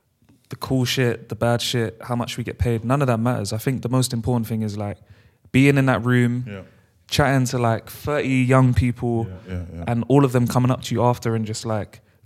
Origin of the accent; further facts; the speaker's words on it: London, United Kingdom; Like, we're from London, bro.